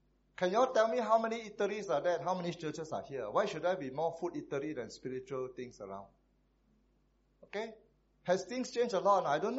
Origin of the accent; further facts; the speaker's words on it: Taiping, Perak, Malaysia; This place, I think if I close my eyes, because I come from Taiping, you see?